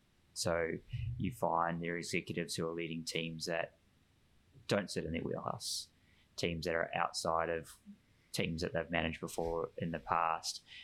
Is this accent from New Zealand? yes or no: yes; New Zealand; Being a Kiwi, I'll talk about rugby.